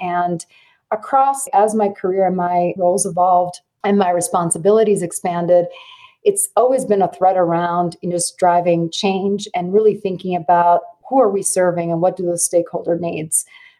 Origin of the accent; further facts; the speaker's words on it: Lugano, Ticino, Switzerland; born there; English is a second language; So yes, I was born in Lugano, Switzerland. And Lugano is a very small town in the Italian-speaking part of Switzerland. And it's very much Lake Country.